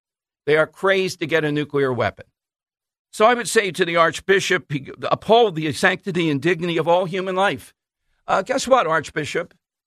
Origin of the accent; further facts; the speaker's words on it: Philadelphia, Pennsylvania, United States; growing up in South Philly, you get it after a while.